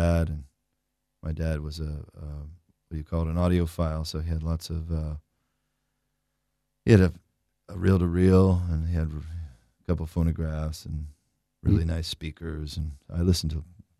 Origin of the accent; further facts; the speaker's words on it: Massachusetts, United States; I grew up in Massachusetts.